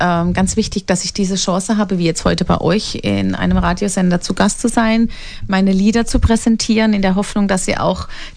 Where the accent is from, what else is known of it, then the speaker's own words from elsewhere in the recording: Walldürn, Baden-Württemberg, Germany; now in Sindelfingen, Germany; Ich komme ja ursprünglich aus Waldürn, genau. Auch Baden-Württemberg, aus dem Odenwald. Mhm. Aber wohne ja in Sindelfingen bei Stuttgart.